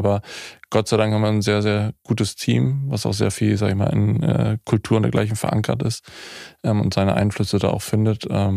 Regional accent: Hamburg, Germany; ich komme aus Hamburg, ich bin auch gebürtiger Hamburger, trotzdem schnacke ich ganz gerne so

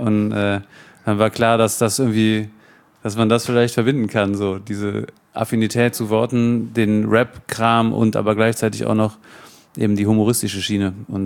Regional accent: North Rhine-Westphalia, Germany; also born or lived in Cologne; Aber aufgewachsen im Bergischen Land, ja.

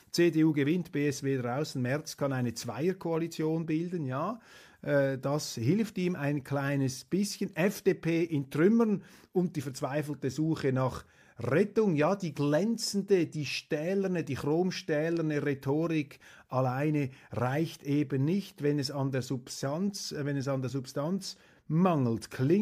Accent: Switzerland; ich sage das als Schweizer.

